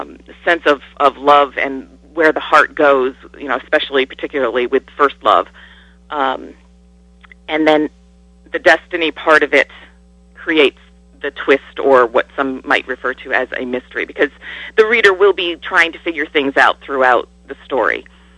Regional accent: Niskayuna, New York, United States; now in Rotterdam, United States; I grew up in Niskayuna. I currently live in Rotterdam, so I'm a local.

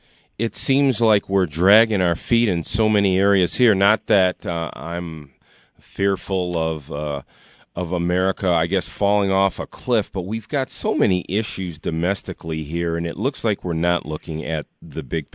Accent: Mount Clemens, Michigan, United States; I knew growing up around Mount Clemens, there were a lot of immigrants there, and they're all over the state of Michigan

